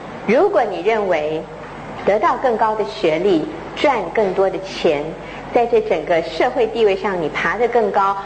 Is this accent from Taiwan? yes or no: yes; Taiwan; 哇，我们台湾每一个广播电台都在播。